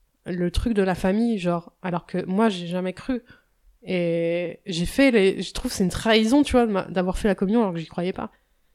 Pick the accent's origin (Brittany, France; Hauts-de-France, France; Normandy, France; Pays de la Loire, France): Normandy, France; j'étais un peu intoxiquée quand j'étais petite, parce que en Normandie, c'est...